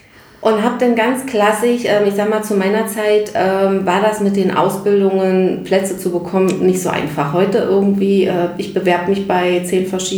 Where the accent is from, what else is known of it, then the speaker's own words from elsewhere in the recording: East Germany, Germany; Ich bin halt noch zu Ostzeiten groß geworden und da war so das klassische Schulsportturnen noch voll groß für Mädchen und Jungs